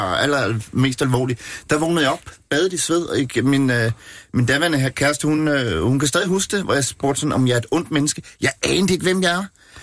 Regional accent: Capital Region of Denmark, Denmark; jeg er født og opvokset i Rungsted Kyst, men vi flyttede til Bornholm, da jeg var meget ung

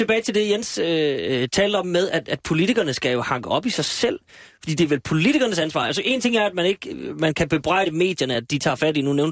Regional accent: Aalborg, North Jutland, Denmark; Det gør det også i Aalborg, der hvor jeg kommer fra.

